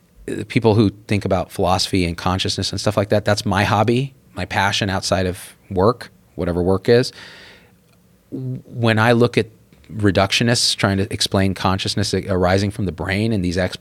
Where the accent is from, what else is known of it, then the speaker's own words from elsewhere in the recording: California, United States; I was an 18-year-old boy growing up in the Central Valley, as good as a macroeconomist